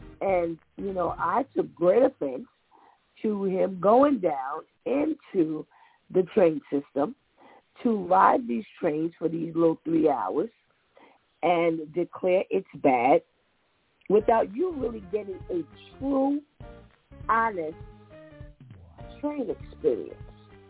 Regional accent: New York City, New York, United States; as a New Yorker, native New Yorker, you know, I've spent all my life here.

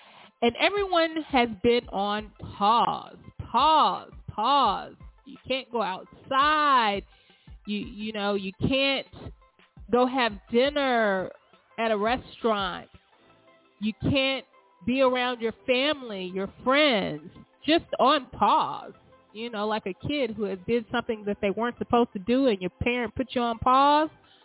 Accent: Alabama, United States; I'm from Alabama, so I get the whole Tuskegee, you know, experiment and all of that.

